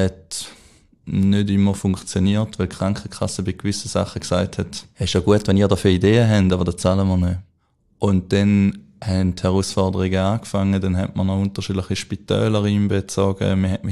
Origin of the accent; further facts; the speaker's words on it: Mühlen, St. Gallen, Switzerland; ich komme aus Mühlen, das ist so ein kleines Dorf zwischen St. Gallen und am Bodensee. Ja, halt eben, es ist dort so ein bisschen beschaulich und jeder kennt jeden